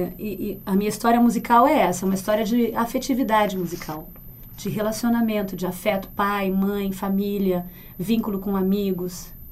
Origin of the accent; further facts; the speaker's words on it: Mato Grosso do Sul, Brazil; Do Mato Grosso do Sul.